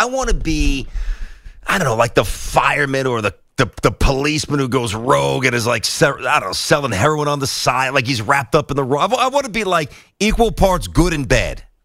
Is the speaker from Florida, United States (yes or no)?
no; Brooklyn, New York, United States; We're boys, man. I mean, we're both from Brooklyn.